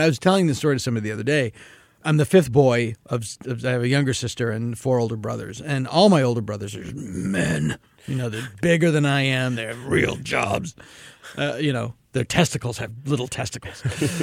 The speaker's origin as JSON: {"language": "English", "town": "Hopedale", "region": "Massachusetts", "country": "United States", "tie": "born or raised there", "said": "I grew up on Cemetery Street. That was my address as a child, 9 Cemetery Street in Hopedale, Massachusetts."}